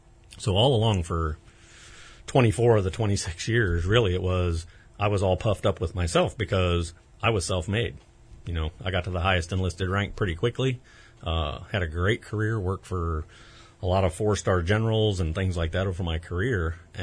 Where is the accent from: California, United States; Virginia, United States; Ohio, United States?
Ohio, United States; Cincinnati; Well, I was raised in Cincinnati, as I told you. My grandmother was Christian. We never went to church as kids.